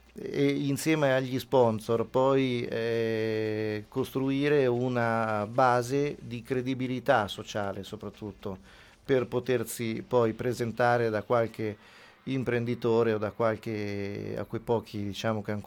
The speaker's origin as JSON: {"language": "Italian", "town": "Ancona", "region": "Marche", "country": "Italy", "said": "Sono preoccupato da anconetano"}